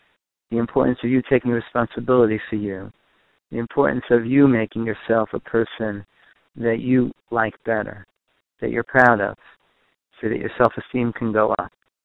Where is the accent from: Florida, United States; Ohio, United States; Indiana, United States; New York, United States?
New York, United States; Borough Park; I grew up in Borough Park, and I grew up in a community of Holocaust survivors.